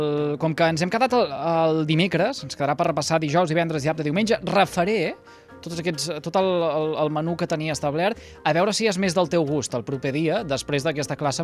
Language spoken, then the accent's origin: Catalan; Salomó, Catalonia, Spain; El vi del meu poble, que és de Salamó, el vi de Salamó